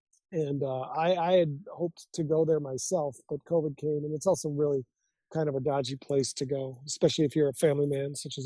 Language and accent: English; Green Bay, Wisconsin, United States; I grew up in Green Bay. And, I really got that vibe when I left Wisconsin for Michigan